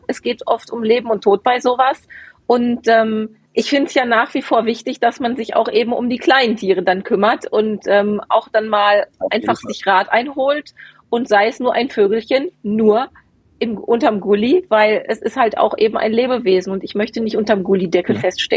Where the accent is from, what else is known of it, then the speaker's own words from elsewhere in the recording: Bochum, North Rhine-Westphalia, Germany; Meine Heimat. Meine alte Heimat.